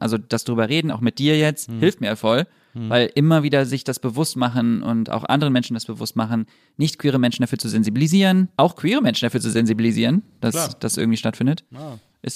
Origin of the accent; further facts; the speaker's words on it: Düsseldorf, North Rhine-Westphalia, Germany; Ich bin in Düsseldorf aufgewachsen.